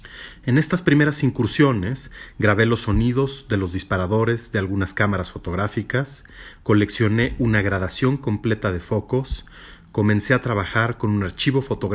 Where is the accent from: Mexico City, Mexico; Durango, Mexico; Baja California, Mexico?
Mexico City, Mexico; also born or lived in Brussels; Nací en la Ciudad de México en 1981, donde siempre he vivido y trabajado, salvo un año, el 2003, que lo pasé en Bruselas.